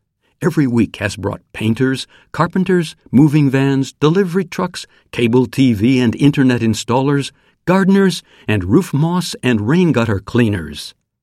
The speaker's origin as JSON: {"language": "English", "town": "Miami", "region": "Florida", "country": "United States", "tie": "born or raised there", "also_born_or_lived": "Tokyo", "lives_now": "Washington, United States", "said": "I grew up near Miami, and now we've moved to northwestern Washington State. It's about 4,400 kilometers from my hometown in Florida."}